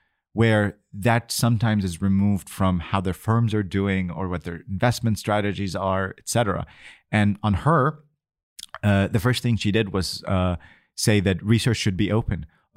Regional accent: United States; I mean, as an American, I feel like it's a good spirit of I'm ready.

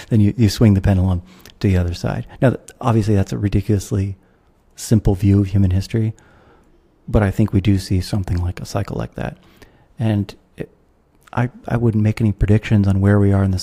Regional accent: United States; now in Singapore; I'm an American, you can tell from my accent. Even though I live in Singapore, I'm an American

